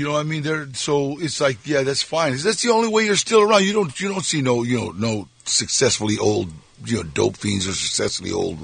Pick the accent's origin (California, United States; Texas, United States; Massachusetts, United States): California, United States; Pacoima; which is I live in Pacoima. You know, I grew up in Pacoima.